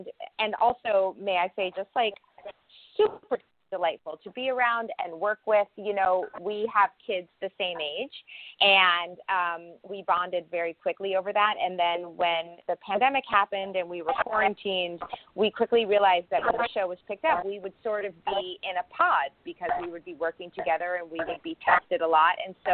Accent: New York, United States; I'm from New York. My dad was a Broadway stage manager.

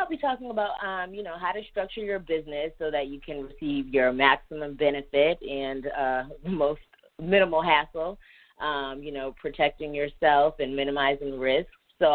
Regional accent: Boston, Massachusetts, United States; I definitely wanted to attend an HBCU after growing up in Boston. It's very white.

